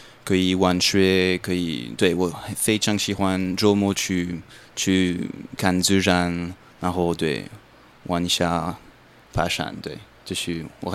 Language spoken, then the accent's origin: Chinese; Paris, Île-de-France, France; Chinese is a second language; 我从巴黎来的， 巴黎是很 gay bye 的城市，我觉得。